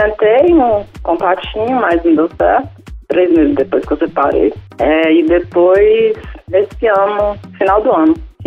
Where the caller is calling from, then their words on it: Goiânia, Goiás, Brazil; De Goiânia.